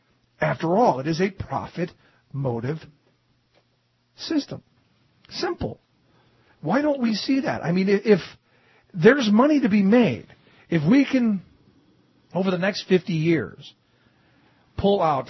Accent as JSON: {"language": "English", "town": "Cleveland", "region": "Ohio", "country": "United States", "tie": "born or raised there", "said": "I mean, when I grew up in Cleveland, you could buy beer right from the gas station."}